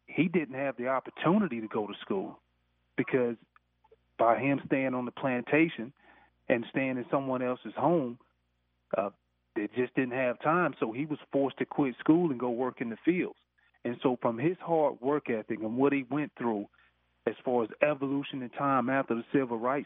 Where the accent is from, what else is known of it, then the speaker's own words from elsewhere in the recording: Sandersville, Georgia, United States; the thing that I really appreciate about growing up in Sandersville